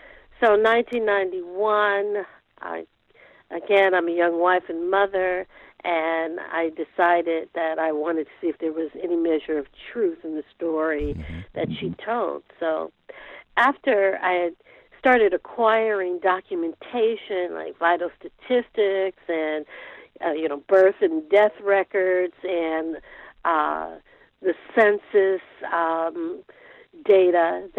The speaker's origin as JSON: {"language": "English", "town": "Oakland", "region": "California", "country": "United States", "tie": "born or raised there", "said": "And again, I grew up in Oakland, California. I saw the Black Panthers. They were omnipresent in my community"}